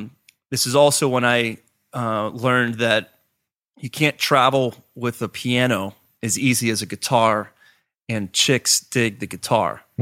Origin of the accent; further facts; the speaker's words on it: Pittsburgh, Pennsylvania, United States; Growing up in Pittsburgh, as a youth, you usually just listen to your parents' records or what they're playing on the radio.